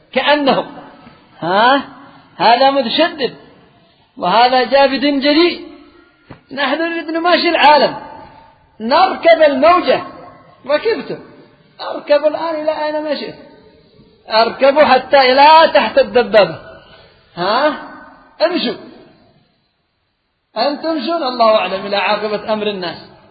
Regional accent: Yemen; لأن كثير من الرعايا الآن خاصة عندنا في اليمن صاروا يزرعون القات

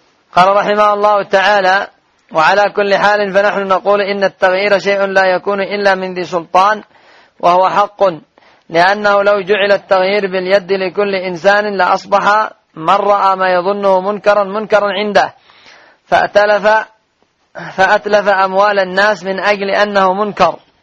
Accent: Yemen; أما عندنا في اليمن وفي دول كثيرة ما فيش من يقوم بهذا الواجب

